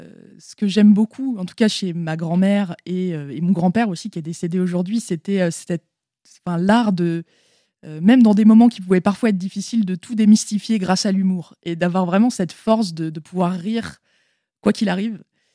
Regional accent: Angers, Pays de la Loire, France; born there; now in Paris, France; j'ai vécu à Angers un moment. Je suis née à Angers.

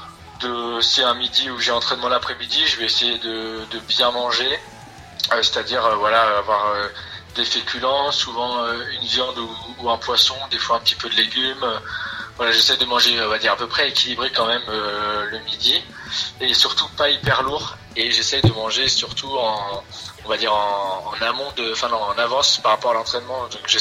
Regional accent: Ligné, Pays de la Loire, France; j'ai 25 ans, je suis originaire de Ligné, en Loire-Atlantique, à Nantes.

